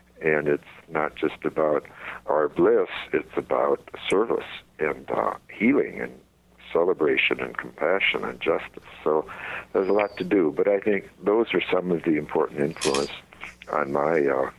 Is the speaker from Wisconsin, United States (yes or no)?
yes; Madison, Wisconsin, United States; I was raised in Wisconsin, Madison, Wisconsin, and of course, out there we had four very severe seasons